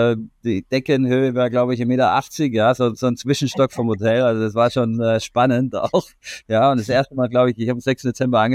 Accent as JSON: {"language": "German", "region": "Baden-Württemberg", "country": "Germany", "tie": "born or raised there", "said": "erstens komme ich aus dem Schwarzwald, also das Markgräflerland, bin ja wirklich auch da unten geboren und bin also wirklich ein Badener, wie hier im Buche steht. Und dort bin ich aufgewachsen in einem kleinen Ort mit 300 Einwohnern"}